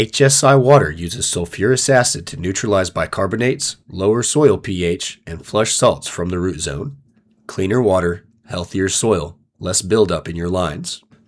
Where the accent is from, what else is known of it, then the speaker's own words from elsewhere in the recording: Wichita Falls, Texas, United States; born there; So I was born in Wichita Falls while my family was working at the Vernon Research Station there.